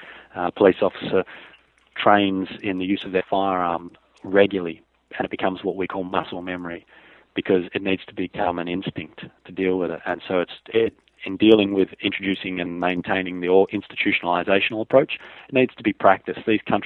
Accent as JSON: {"language": "English", "country": "Australia", "said": "I've got a strange accent, so I'm not American. I come from a place called Australia, which some of you may have heard of."}